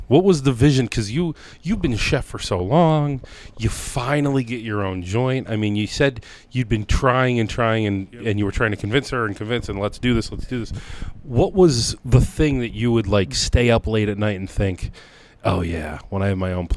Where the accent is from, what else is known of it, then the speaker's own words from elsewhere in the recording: Rochester, New York, United States; now in Brighton, United States; As I've already mentioned, I'm from Rochester. She's from Fairport.